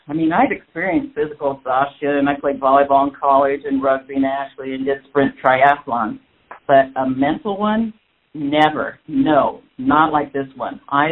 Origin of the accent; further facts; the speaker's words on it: Arizona, United States; which is, of course, in California, next door to my home state out here in Arizona.